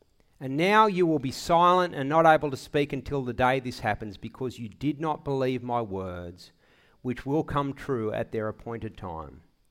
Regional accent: Australia; growing up in Australia, out west, constantly feeling the pain of life without rain

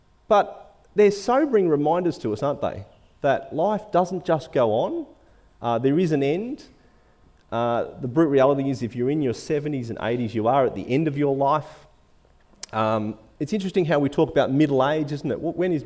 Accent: Australia; The stats for me as an Australian male at the age of 45 say that I will live statistically another 37 years.

